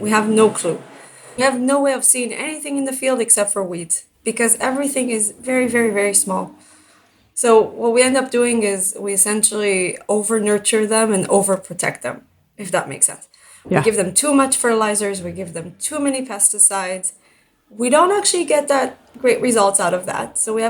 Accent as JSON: {"language": "English", "country": "Israel", "tie": "born or raised there", "second_language": "English", "said": "I grew up in Israel. That's where I was born and raised."}